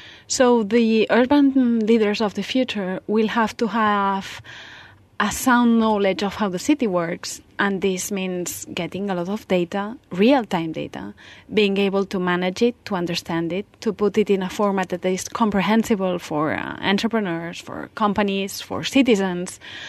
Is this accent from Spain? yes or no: yes; Barcelona, Catalonia, Spain; I'm from Barcelona and I'm an architect by training.